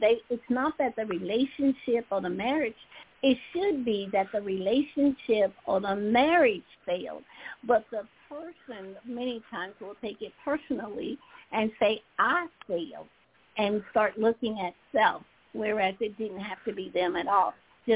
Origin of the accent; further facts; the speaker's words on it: South Carolina, United States; Well, at a very young age, growing up in South Carolina